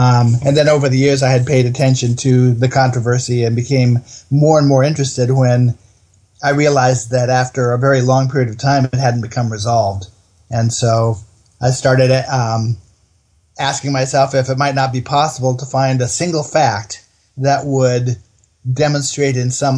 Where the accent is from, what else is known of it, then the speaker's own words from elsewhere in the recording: Portland, Oregon, United States; also born or lived in Salem, Oregon; I grew up in Portland, Oregon, Salem and Portland, Oregon